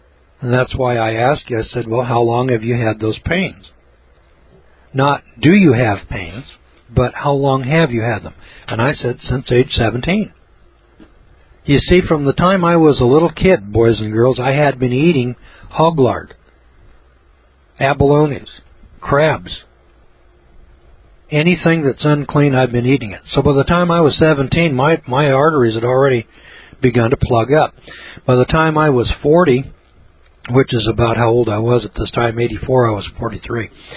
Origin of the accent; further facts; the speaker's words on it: Missouri, United States; You know, I'm from Missouri.